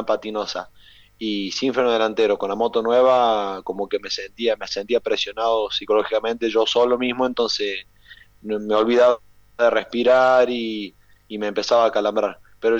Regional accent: Argentina; now in Italy; yo vine de Argentina con una lesión en las costillas

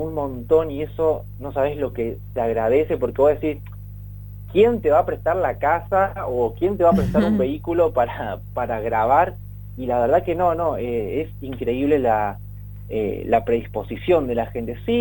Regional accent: Los Molinos, Córdoba, Argentina; a mí la verdad me gusta mucho trabajar con, bueno, con la gente de mi pueblo. Yo hice muchos años teatro ahí en Los Molinos

